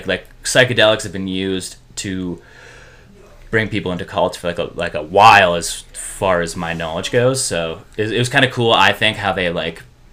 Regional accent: Vancouver, British Columbia, Canada; there's a cult in my hometown of Vancouver, British Columbia, Canada.

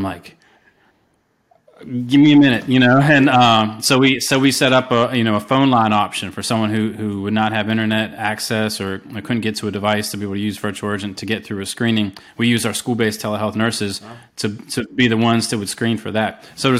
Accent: Pennsylvania, United States; visiting friends in jail when I grew up outside Pittsburgh

